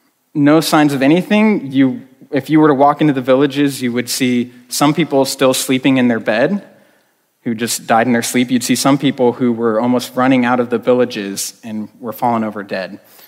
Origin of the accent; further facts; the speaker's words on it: Cameroon; born there; before I was born in Cameroon, which is kind of in the crest corner of Africa, on the northwest side